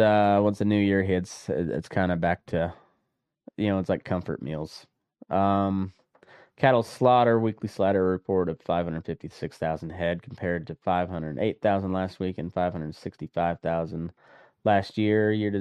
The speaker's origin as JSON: {"language": "English", "region": "Colorado", "country": "United States", "tie": "born or raised there", "said": "we've got a lot of drama surrounding the wolf reintroduction in my home state of Colorado."}